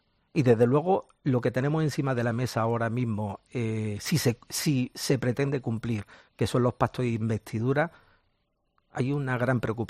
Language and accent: Spanish; Andalusia, Spain; yo como andaluz, desde luego, claro que lo apoyo